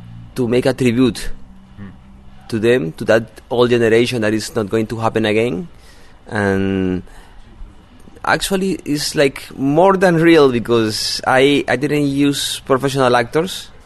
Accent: Cartagena, Bolívar, Colombia; Actually, I'm from Cartagena, and Cartagena used to be the boxing capital of Colombia.

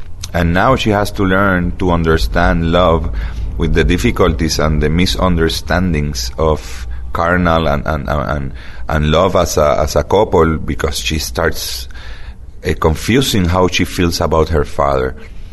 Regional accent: Puerto Rico; Well, we are from Puerto Rico, and this is a story that kind of represents some aspects of our culture

